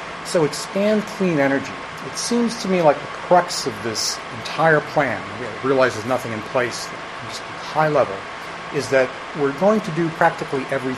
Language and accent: English; Stow, Massachusetts, United States; I'm from Stowe, Massachusetts.